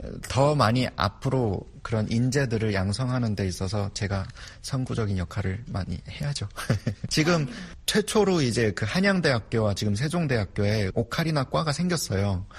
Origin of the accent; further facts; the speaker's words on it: North Pyongan, North Korea; 제 고향이 묘향산 쪽에 있습니다. 평안북도 구장군에 아주 가까운 곳인데요. 그 평양 위에 있습니다. 지역으로 따지면. 그래서 그 옛날에 국사교과서에 그 살수대첩이 일어났던 그 장소가 저희 고향인데요. 청천강이 정말 아름답거든요.